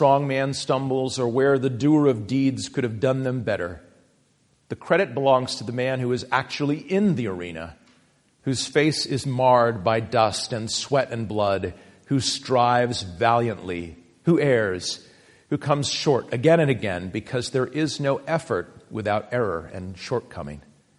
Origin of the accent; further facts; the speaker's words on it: Massachusetts, United States; I grew up on the North Shore, and sometimes when I was young, my family would go to this restaurant in Salem called Roosevelt's.